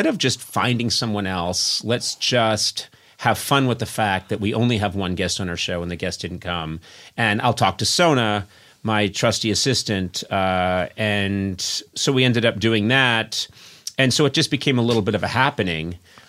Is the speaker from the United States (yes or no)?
yes; New England, United States; But I'm from New England, and when we say bay, it comes out as B.